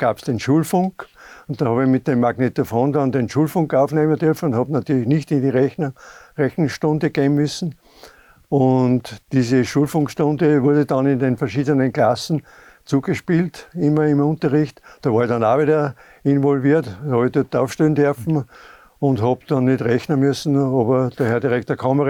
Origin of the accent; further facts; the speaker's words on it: Bad Aussee, Styria, Austria; Und dann hat die Dame gesagt, na, wo kommst denn du her? Birschel, so quasi nicht. Habe ich gesagt, aus Bad Aussee.